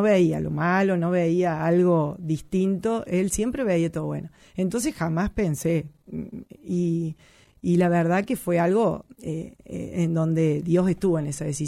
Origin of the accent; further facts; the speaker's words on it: San Luis, Argentina; todos los sanluiseños somos solidarios, los argentinos.